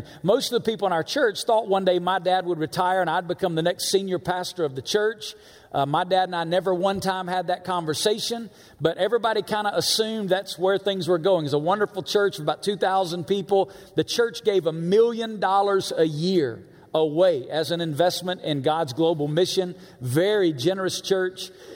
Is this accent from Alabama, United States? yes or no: yes; Alabama, United States; I'm from Alabama originally. If you're from Alabama, you don't go to Las Vegas.